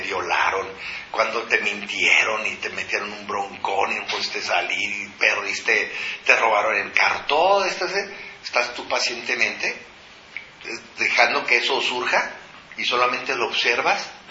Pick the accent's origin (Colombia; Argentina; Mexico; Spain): Mexico; Una de las cualidades de nuestro carácter en general, como mexicanos